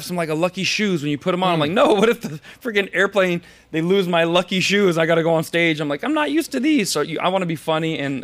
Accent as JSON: {"language": "English", "town": "Las Vegas", "region": "Nevada", "country": "United States", "said": "Well, I'm from Las Vegas"}